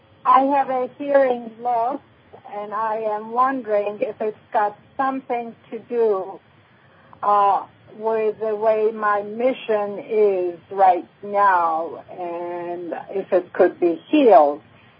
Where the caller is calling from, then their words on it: Chattanooga, Tennessee, United States; Yes, I'm calling from Chattanooga.